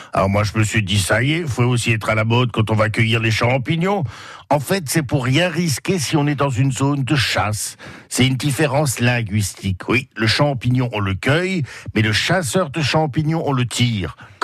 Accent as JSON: {"language": "French", "region": "Grand Est", "country": "France", "said": "chez nous en Alsace"}